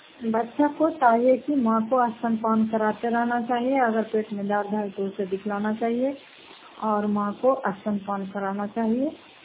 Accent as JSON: {"language": "Hindi", "region": "Bihar", "country": "India", "said": "घर फतेहपुर पंचायत मकरौता, जिला नालंदा, क्रार पश्चिम ब्लॉक की निवासी हूँ।"}